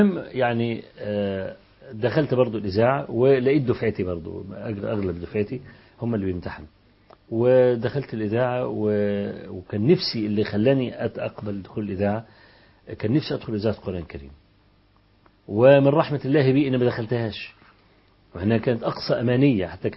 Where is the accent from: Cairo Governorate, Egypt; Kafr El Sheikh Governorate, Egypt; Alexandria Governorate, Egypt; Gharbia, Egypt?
Kafr El Sheikh Governorate, Egypt; فأنا من كفر الشيخ بقى، فمكتب المحافظ ومجموعي عالي، فترشحت للعمل كمترجم في مكتب محافظ كفر الشيخ